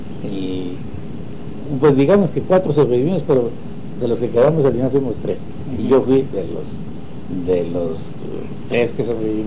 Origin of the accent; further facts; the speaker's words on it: Huajuapan de León, Oaxaca, Mexico; born there; also born or lived in Mexico City / Guadalajara; now in Tijuana, Mexico; Bueno, yo nací en Oaxaca, en un lugar, en Huajuapan de León.